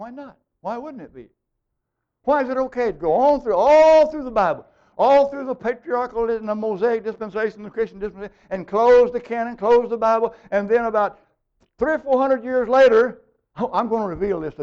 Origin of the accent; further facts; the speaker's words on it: Oklahoma, United States; Where I grew up in Oklahoma, out in the country, there's a schoolhouse, and the free will Baptists met there.